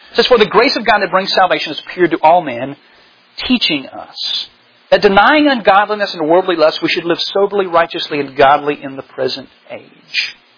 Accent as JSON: {"language": "English", "region": "the South", "country": "United States"}